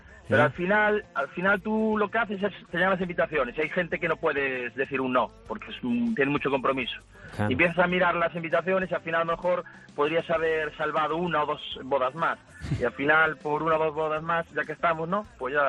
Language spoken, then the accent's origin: Spanish; Viveiro, Galicia, Spain; De Galicia, de Viveiro, un pueblo de norte de Lugo.